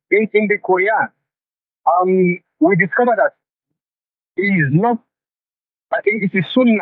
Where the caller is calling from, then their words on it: Lagos, Nigeria; from …. I'm calling from Lagos.